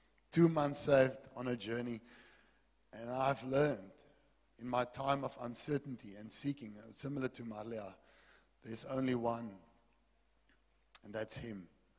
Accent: Wellington, Western Cape, South Africa; we're in Cape Town. We were born and raised in Wellington. We also Boerlanders, ne?

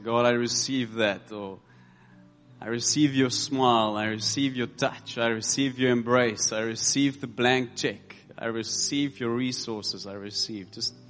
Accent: George, Western Cape, South Africa; I'm from George in the Garden Route.

